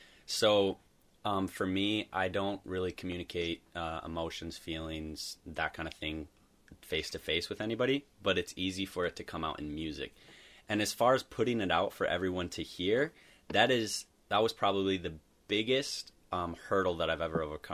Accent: Grand Rapids, Minnesota, United States; moved away as an adult; also born or lived in Colorado / Italy; now in Duluth, United States; I'm not. I grew up in Grand Rapids, and then when I was 18, I moved to Colorado, spent a year there, and then from there, I sold pretty much everything I had.

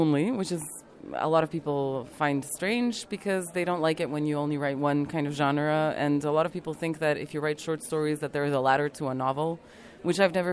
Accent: North Macedonia; I'm from Macedonia, and I'm really happy to be here.

